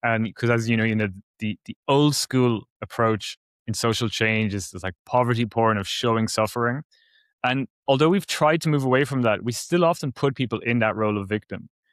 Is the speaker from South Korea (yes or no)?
no; Ireland; growing up in Ireland, people weren't really very receptive to this story